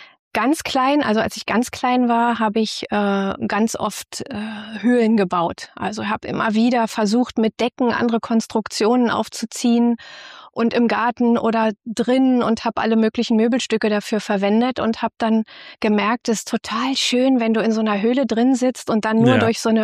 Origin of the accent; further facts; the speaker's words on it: Berlin, Germany; Ich komme aus Ostberlin